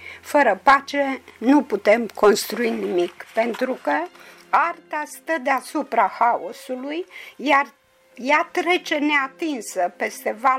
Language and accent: Romanian; Dorohoi, Botoșani County, Romania; am copilărit în acea zonă, pentru că sunt din Dorohoi și Botoșanii mi-a fost foarte aproape